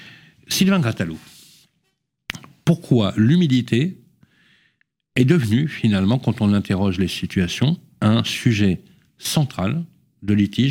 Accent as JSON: {"language": "French", "town": "Lyon", "region": "Auvergne-Rhône-Alpes", "country": "France", "said": "on a un point commun, vous et moi, c'est que nous sommes lyonnais."}